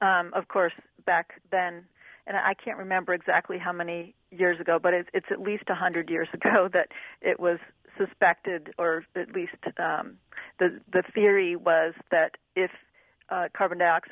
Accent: New England, United States; But, I grew up in New England where, the weather is also pretty influential in everybody's everyday lives.

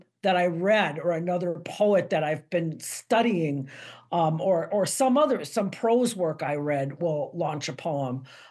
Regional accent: Milwaukee, Wisconsin, United States; I grew up in Milwaukee as a Mexican-American woman, and so some of them touch on that.

